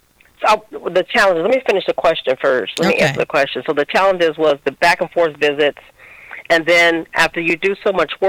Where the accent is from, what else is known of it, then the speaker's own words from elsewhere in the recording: Marion, Ohio, United States; now in Wooster, United States; I was born and raised in Marion, Ohio, and now I live in Wooster, Ohio with my family.